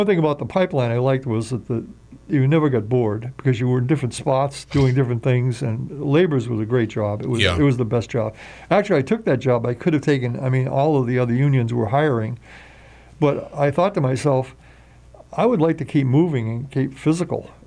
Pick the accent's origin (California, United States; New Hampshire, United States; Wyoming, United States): New Hampshire, United States; I'm from New Hampshire, and he was from New Hampshire also.